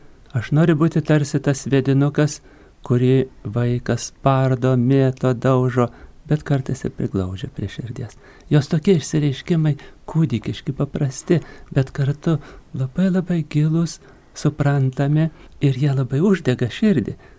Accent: Kaunas, Kaunas County, Lithuania; kadangi aš esu kaunietė, Šančiuose, gimęs ir užaugęs prie Žilojo Nemuno

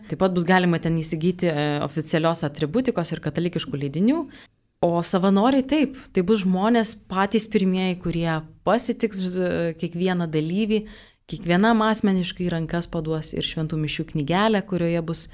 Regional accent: Kaunas, Kaunas County, Lithuania; Aš tada buvau 13 metų ir kadangi aš kaunietė

